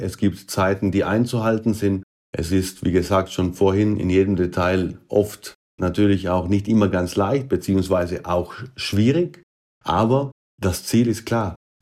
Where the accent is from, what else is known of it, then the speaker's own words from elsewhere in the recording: Trentino-Alto Adige, Italy; wir als Südtiroler bekommen mehr Platz auf den heutigen Gleisen